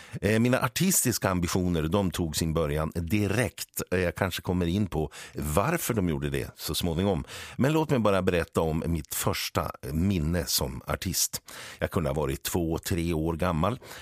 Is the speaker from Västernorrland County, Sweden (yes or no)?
yes; Härnösand, Västernorrland County, Sweden; Jag är född på Kronholmen, eller inte född, jag är född på BB, men uppvuxen på Kronholmen i Härnösand.